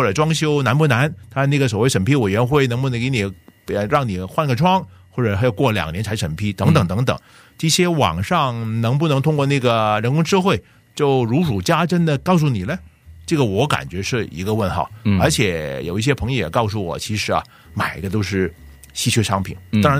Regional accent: China; 我们中国人都说了，有风水，有巷头

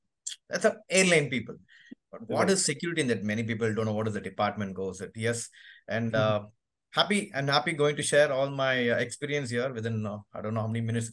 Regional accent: Chennai, Tamil Nadu, India; basically I'm from Chennai. I'm born and brought up from Chennai. And my family, my area, my environment belongs to aviation environment

